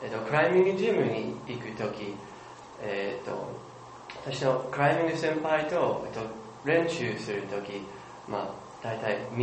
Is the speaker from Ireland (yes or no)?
no; Oklahoma, United States; Japanese is a second language; 私の出身はアメリカのオクラホマ州です。